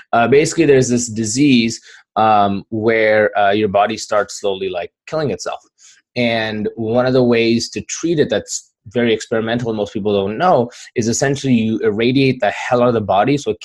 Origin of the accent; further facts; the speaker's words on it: Pakistan; born there; I'm an immigrant. I'm ethnically Kashmiri, which was Pakistan and India keep fighting over. And I was born in Pakistan.